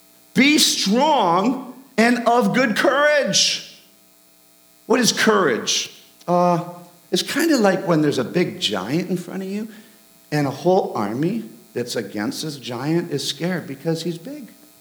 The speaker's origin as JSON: {"language": "English", "region": "Scotland", "country": "United Kingdom", "said": "No, I'm not Norwegian, I'm Scottish."}